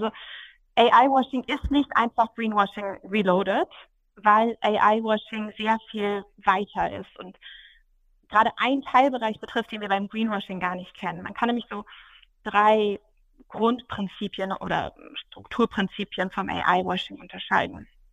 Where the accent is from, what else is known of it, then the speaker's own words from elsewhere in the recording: Bremen, Germany; also born or lived in Hamburg; now in Düsseldorf, Germany; komme ursprünglich aber aus dem hohen Norden, bin Bremerin und habe in Hamburg studiert